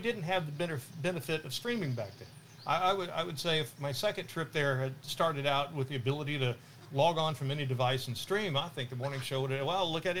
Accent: Oklahoma, United States; I'm not born here. I'm not from here. I'm from Oklahoma, and I want to get to know you people.

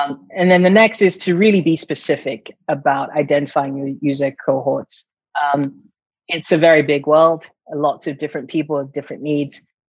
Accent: Nigeria; I'm Nigerian. What I know from being a Nigerian and having learnt via cultural osmosis is just not learnable from a book or internet or school.

